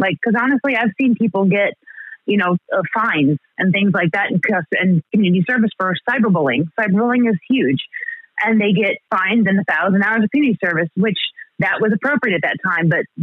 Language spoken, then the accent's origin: English; United States; moved away; I believe, because I'm American. I grew up American, but I'm here now.